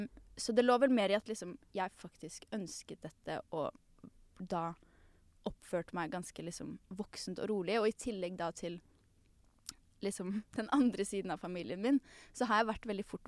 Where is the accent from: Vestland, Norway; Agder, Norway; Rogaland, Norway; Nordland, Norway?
Agder, Norway; Arendal; fordi at vi kommer fra Arendal, som er et kjempelite sted.